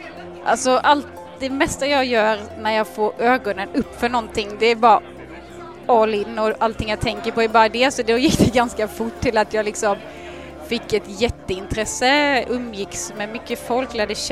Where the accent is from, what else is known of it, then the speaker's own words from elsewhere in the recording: Halmstad, Halland County, Sweden; now in Laholm, Sweden; Jag är född och uppvuxen i Halmstad, bor numera i Laholm, eller till och med utanför Laholm på en gård.